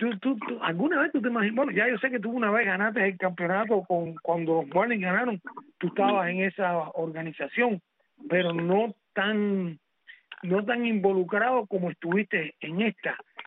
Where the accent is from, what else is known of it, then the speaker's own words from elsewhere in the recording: Bejucal, Mayabeque, Cuba; Yo soy de Bejucal.